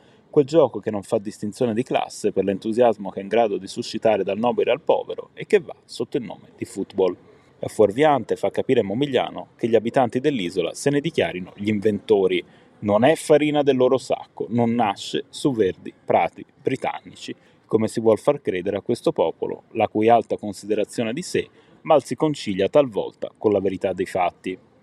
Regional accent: Florence, Tuscany, Italy; born there; sono un giornalista, sono nato a Firenze

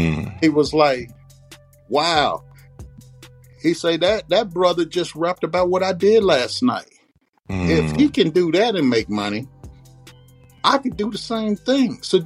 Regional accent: Spencer, Oklahoma, United States; moved away as an adult; now in Los Angeles, United States; I'm from the Midwest. I'm from a town called Spencer, Oklahoma, Green, there's Dungy area in Oklahoma City. But I've been out here in Los Angeles for 40 years.

